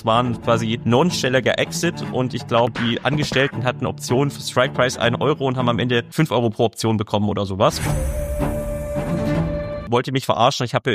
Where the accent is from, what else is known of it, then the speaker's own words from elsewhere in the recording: Baden-Württemberg, Germany; Ich bin gebürtiger Schwabe, in Süddeutschland aufgewachsen, dort in Reutlingen studiert und an der zweiten Studienhälfte war ich in den USA